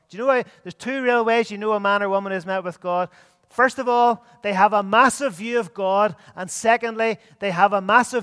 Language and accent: English; Belfast, Northern Ireland, United Kingdom; I remember growing up in Belfast, down near the docks, there used to be an oil refinery.